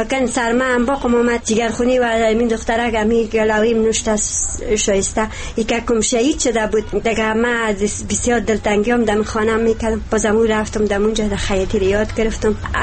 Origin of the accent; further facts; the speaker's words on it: Maidan Wardak, Afghanistan; از چالیز هستم، تکه ولایتم وردک است.